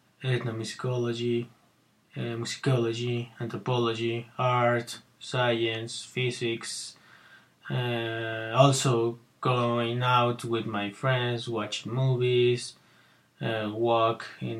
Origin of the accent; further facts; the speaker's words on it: Mexico City, Mexico; English is a second language; I am from Mexico City